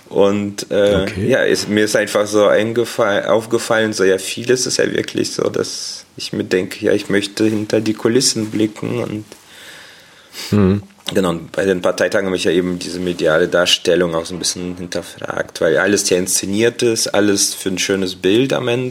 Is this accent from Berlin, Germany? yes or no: no; Dortmund, North Rhine-Westphalia, Germany; ich komme irgendwie hier aus Dortmund, Nordstadt